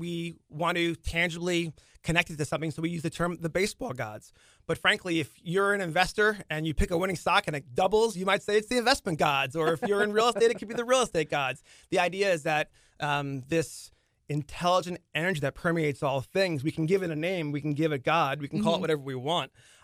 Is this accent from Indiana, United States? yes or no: no; Leawood, Kansas, United States; I was floating over my hometown of Leawood, Kansas.